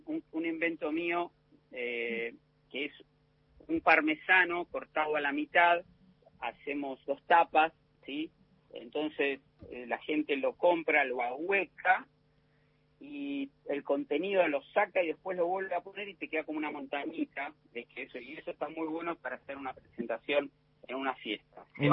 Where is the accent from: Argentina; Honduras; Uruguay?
Argentina; Castelar, Buenos Aires Province; also born or lived in Aimogasta, La Rioja; Yo me crié entre Castelar, acá en el oeste de la provincia de Buenos Aires, y Aymogasta, provincia de La Rioja.